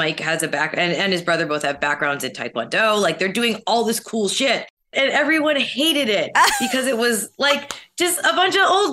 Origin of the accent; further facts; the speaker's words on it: Canada; you know, as a Canadian, like still aspects